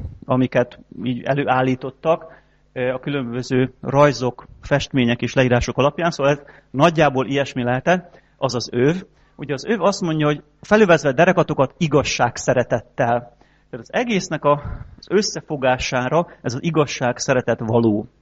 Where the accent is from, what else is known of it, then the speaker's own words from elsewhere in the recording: Heves, Hungary; fekete felhő jött a Mátra felől, mint amit én még soha nem láttam. Pedig ott nőttem fel, sok hófelhőt láttam már